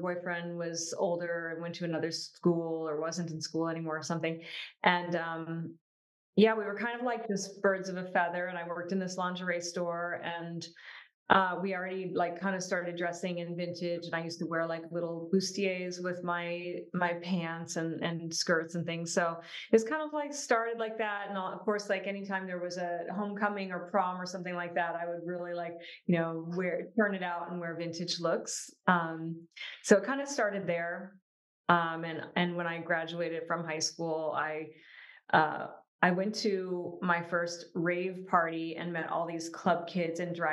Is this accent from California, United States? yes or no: yes; California, United States; also born or lived in Rochester, Michigan / West Branch, Michigan; I was born in Rochester, Michigan, and then moved to a town called West Branch, which is a very small town with like 2,000 people. And then I moved with my family to Orange County, California when I was about 12.